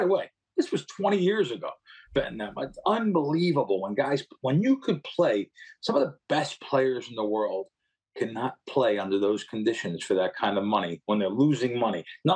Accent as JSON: {"language": "English", "region": "New York", "country": "United States", "tie": "born or raised there", "said": "I, you know, you always want to think that I grew up in New York around my mother's family, and then I met a lot of people, Italians and Jewish and money guys and Greeks."}